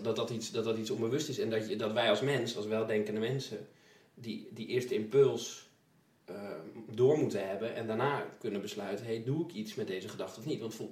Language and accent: Dutch; Twello, Gelderland, Netherlands; Maar ik kom uit Twello.